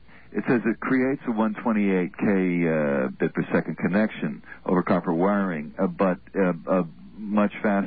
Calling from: New York City, New York, United States; New York City.

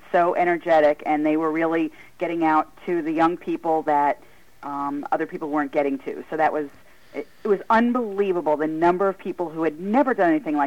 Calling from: New York, United States; I am calling from right down south from you guys, right on the south shore of Long Island.

